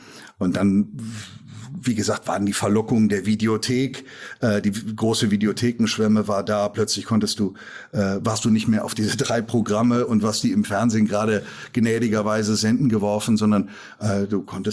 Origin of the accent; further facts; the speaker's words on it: Korbach, Hesse, Germany; Ich habe erst für eine Lokalzeitung da in Korbach, wo ich herkomme, gearbeitet, dann beim Privatfunk hier in Hessen und bin auf diesem Wege nach Fulda gelangt.